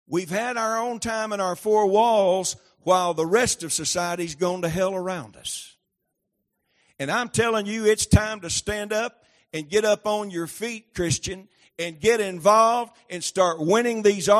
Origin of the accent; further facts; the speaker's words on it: Maynard, Arkansas, United States; see, I'm originally from Maynard.